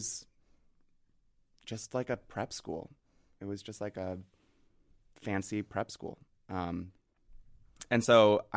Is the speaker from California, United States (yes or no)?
yes; Los Angeles, California, United States; Well, I grew up in L.A.